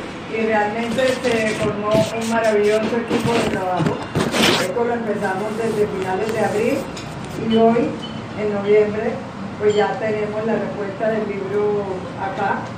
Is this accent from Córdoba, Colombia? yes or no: yes; Montería, Córdoba, Colombia; A que vengo del Caribe, de Montería, de una casa donde todavía cocinamos tradición